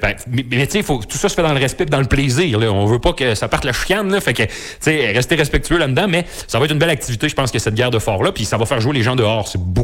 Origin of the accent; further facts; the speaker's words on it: Quebec, Canada; Moi, je viens de l'Abitibi, puis dans le coin de Val-d'Or, ils font ça